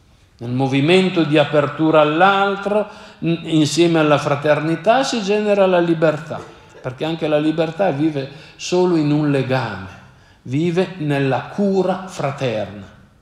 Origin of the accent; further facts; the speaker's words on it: Ethiopia; Se qualcuno mi chiede di che etnia sono, io dico: io sono etiope